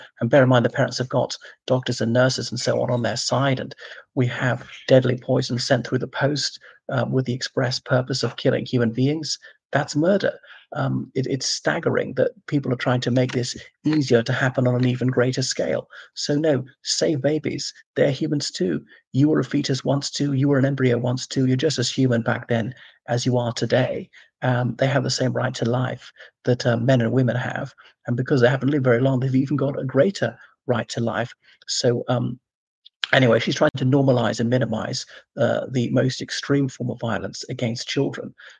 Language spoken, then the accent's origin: English; Ireland; One of the things that made me proudest as an Irishman, as until recently, were the moral tutors of the Occident, in that we actually cherished our children and kept them safe.